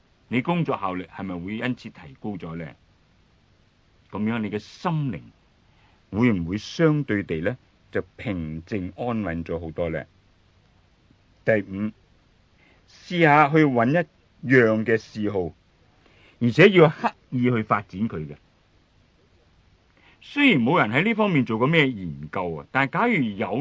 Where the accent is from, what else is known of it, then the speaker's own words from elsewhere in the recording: Hong Kong; 因为呢可能我们香港人啊真是呢觉得除了赚钱之外、工作之外呢，一切皆下品的。